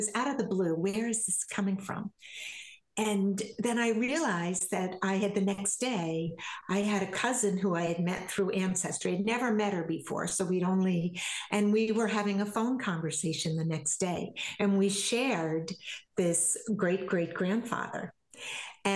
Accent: Vermont, United States; moved away; I came from Vermont. I just moved out here recently, and I came for the babies.

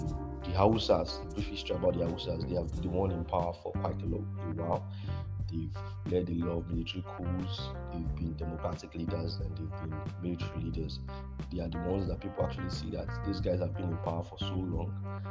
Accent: Nigeria; He's a South African, I'm a Nigerian, and today we'll be dissecting the topic, what we have in common, South Africans and Nigerians.

